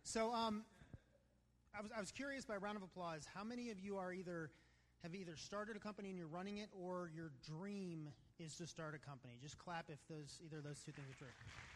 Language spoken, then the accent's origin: English; Atlanta, Georgia, United States; So I grew up here in Atlanta, or just to the west in Atlanta.